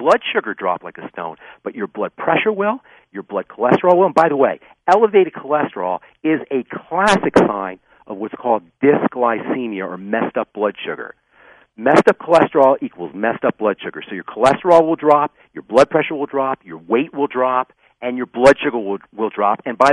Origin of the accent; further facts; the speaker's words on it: Queens, New York, United States; I'm from Queens.